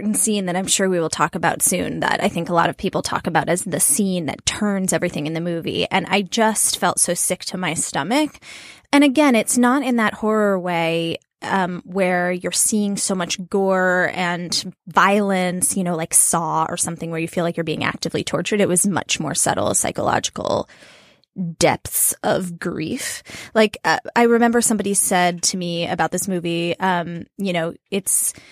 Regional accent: New Mexico, United States; I mean, I'm from New Mexico

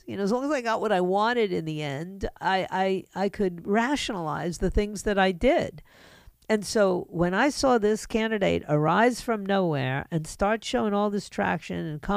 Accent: New York City, New York, United States; You know, for me as a child, especially as a child growing up in New York City, now we had the Bronx Zoo where I could, if someone took me, go see animals.

